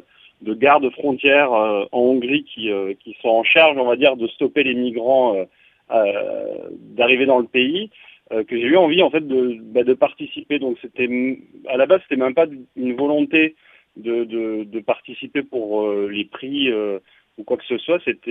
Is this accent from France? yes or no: yes; Montauban, Occitanie, France; now in Paris, France; moi, je suis originaire de Montauban, et puis j'ai fait mes études en cinéma et en audiovisuel à Toulouse. Et puis, sorti de mes études, je suis monté à Paris pour travailler